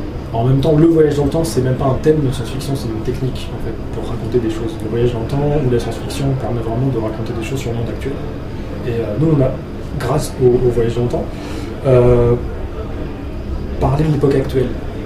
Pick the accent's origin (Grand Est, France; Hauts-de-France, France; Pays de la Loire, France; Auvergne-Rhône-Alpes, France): Pays de la Loire, France; Nantes; now in Paris, France; je suis pas de Paris, je suis de Nantes à la base. Quand je suis arrivé ici